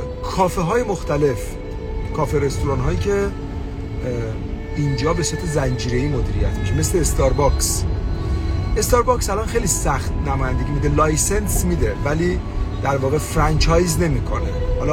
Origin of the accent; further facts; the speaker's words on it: Iran; now in Europe; به عنوان یه ایرانی که کارآفرینه اینجا موفقه